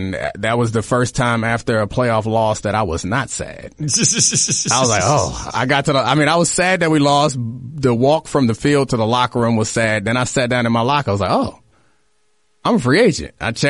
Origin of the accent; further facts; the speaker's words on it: Baltimore, Maryland, United States; as much as I wanted to play my very best football in my hometown in Baltimore